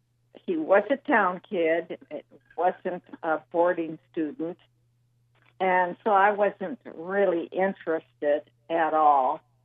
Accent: Walla Walla, Washington, United States; also born or lived in Lincoln, Nebraska; I was born in Lincoln, Nebraska, then sort of moved all over. And by the time I was in the fifth grade, I ended in Walla Walla, Washington.

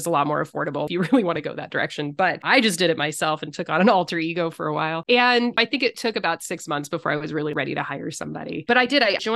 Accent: California, United States; also born or lived in Chicago; I grew up in Northern California. I did my residency and my schooling in Chicago.

